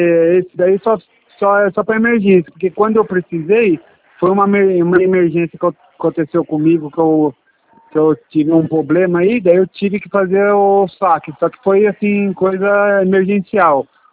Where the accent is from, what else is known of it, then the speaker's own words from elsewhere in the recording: Atibaia, São Paulo, Brazil; Eu sou de Atibaia.